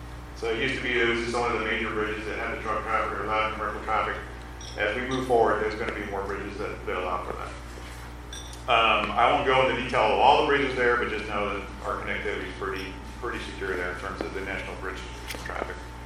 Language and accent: English; Texas, United States; When I mention I'm from South Texas, they say, well, you're from San Antonio.